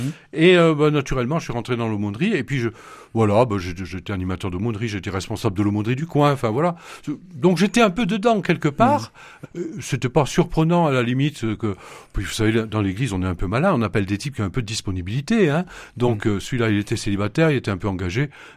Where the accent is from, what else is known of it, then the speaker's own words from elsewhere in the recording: Firminy, Auvergne-Rhône-Alpes, France; Je suis de Firminy, qui est une ville ouvrière.